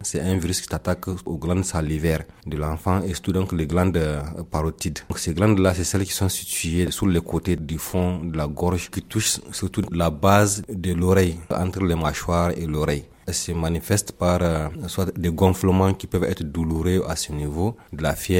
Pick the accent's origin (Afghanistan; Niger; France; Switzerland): Niger; Chez nous, au Niger, pas encore.